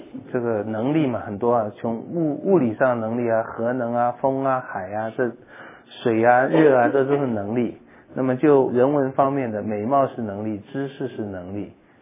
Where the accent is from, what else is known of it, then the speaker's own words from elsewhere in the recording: China; 我们中国人爱面子，我们中国人脸皮很薄哈。